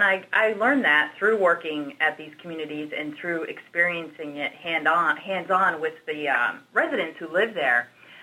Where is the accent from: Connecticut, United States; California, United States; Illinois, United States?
Connecticut, United States; moved away as an adult; now in Dallas, United States; I am not from Texas. I went to college, was raised, born, educated in Connecticut. And then I moved to Dallas right after college.